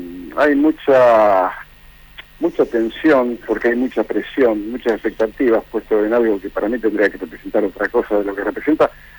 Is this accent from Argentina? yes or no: yes; Lincoln, Buenos Aires Province, Argentina; moved away as an adult; yo me fui a Europa desde Lincoln, que es mi ciudad de origen, en la provincia de Buenos Aires, recién casado, con mi esposa que era jugadora de tenis, sin conocer a nadie y sin billete de vuelta, porque como yo vivía muy bien en Lincoln